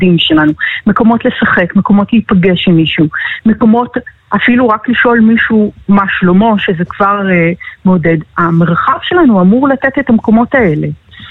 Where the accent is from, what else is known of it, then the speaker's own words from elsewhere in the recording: Tel Aviv, Tel Aviv District, Israel; אני גדלתי בתל אביב, ותל אביב שבראש שלי בוודאי לא תל אביב שנמצאת עכשיו, כי אני הכרתי את כל השכנים שלי, ואבא שלי עדיין גר בתל אביב